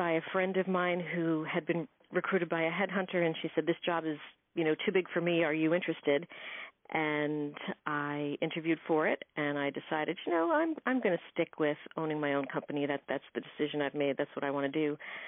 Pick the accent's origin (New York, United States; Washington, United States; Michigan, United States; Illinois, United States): New York, United States; I grew up all over Long Island, so pretty far east and pretty far west. So I'm a Long Islander.